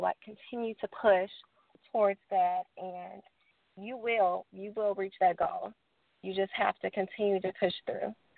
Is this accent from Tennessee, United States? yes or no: yes; Murfreesboro, Tennessee, United States; I'm 23 years old. I am from Murfreesboro, Tennessee, right outside of Nashville.